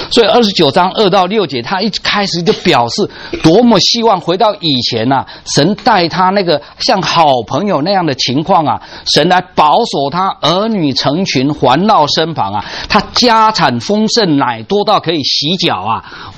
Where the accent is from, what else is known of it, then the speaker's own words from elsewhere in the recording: Taiwan; 那这里面我们台湾人叫做喜山温暖啊，国内说叫做冰火共浴。